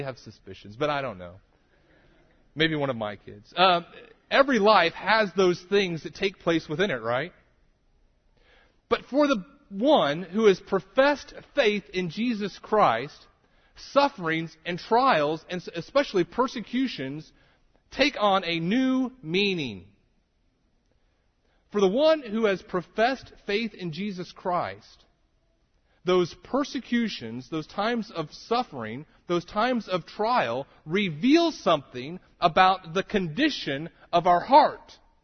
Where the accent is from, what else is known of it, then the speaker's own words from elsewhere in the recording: Texas, United States; I'm from Texas